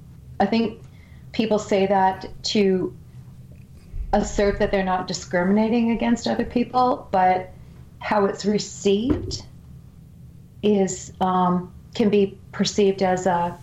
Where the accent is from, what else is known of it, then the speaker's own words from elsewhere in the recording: Canada; my little PC upbringing as a Canadian